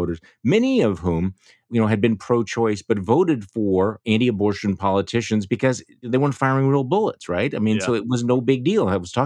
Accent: Wisconsin, United States; My home state senior Senator Ron Johnson has been saying

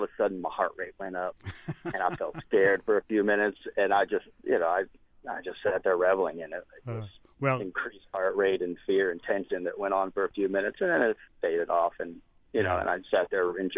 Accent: Florida, United States; I'm from Florida. We've got a bunch of tall bridges, and a lot of times we'll take a boat out.

